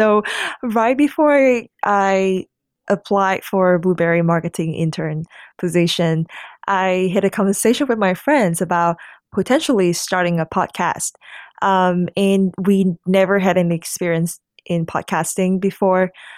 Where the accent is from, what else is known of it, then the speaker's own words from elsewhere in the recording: Hanoi, Vietnam; now in Cincinnati, United States; yes, correct. That's my hometown, Hanoi, Vietnam.